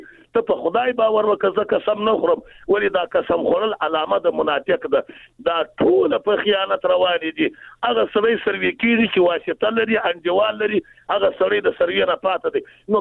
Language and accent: Pashto; Jowzjan, Afghanistan; زه د بغلان نه یم جز جان نه یم